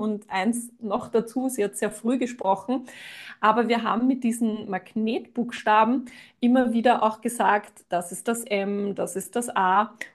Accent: Austria; bin aus Österreich. Vielleicht hört man es. Ich werde mich bemühen, schön zu sprechen und nicht in meinen Dialekt zu kippen.

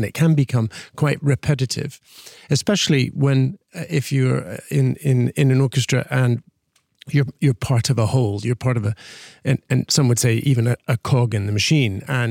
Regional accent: Connecticut, United States; now in Houston, United States; I grew up in the Northeastern in America, in the state of Connecticut, and eventually found myself studying violin in Houston at the Shepherd School of Music at Rice University

